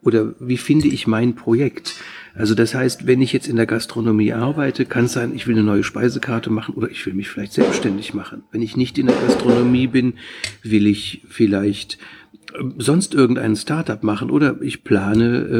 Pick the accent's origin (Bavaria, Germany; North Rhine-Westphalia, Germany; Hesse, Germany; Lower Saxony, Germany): North Rhine-Westphalia, Germany; Düsseldorf; Ich bin Düsseldorfer